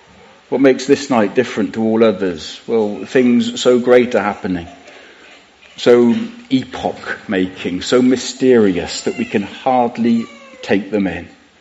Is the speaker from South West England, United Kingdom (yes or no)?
yes; Bradford-on-Avon, South West England, United Kingdom; any of the multitudes of young people that I grew up with in Bradford-on-Avon all those years ago